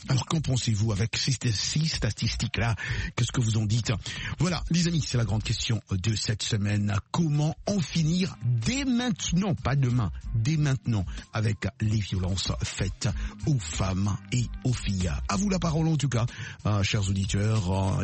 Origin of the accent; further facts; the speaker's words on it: DR Congo